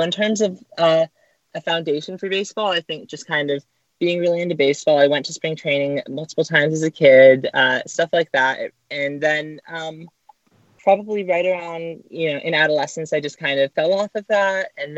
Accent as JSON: {"language": "English", "region": "California", "country": "United States", "tie": "born or raised there", "said": "I grew up in Orange County. And I was, I believe, 6 years old when the Angels won the World Series in 2002."}